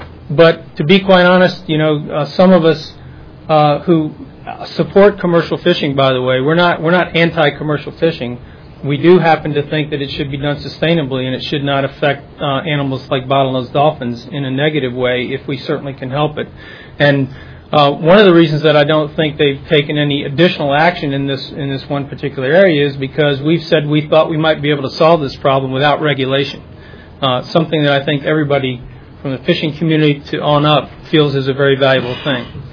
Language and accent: English; Virginia Beach, Virginia, United States; I grew up in Virginia Beach in the Lynn Haven area, so that's where I've spent my life.